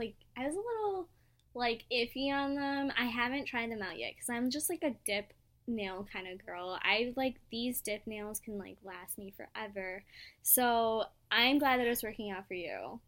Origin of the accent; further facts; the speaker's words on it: Chicago, Illinois, United States; I'm from Chicago, which is really weird to say, and that I hate the cold